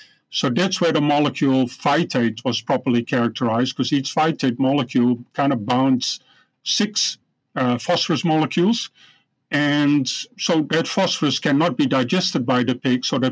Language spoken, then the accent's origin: English; Netherlands; English is a second language; also born or lived in Illinois; now in Canada; I'm originally from the Netherlands. In the 92 to 96, I did a PhD at the University of Illinois. Then moved to Canada and worked for 8 years at Prairie Swine Center in Saskatoon.